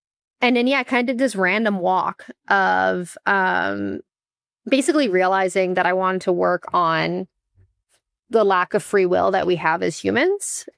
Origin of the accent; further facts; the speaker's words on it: Austin, Texas, United States; So I grew up in Austin, Texas. I'm first generation American. First American in my family. My dad's German, my mom's Moroccan. They both immigrated to the US.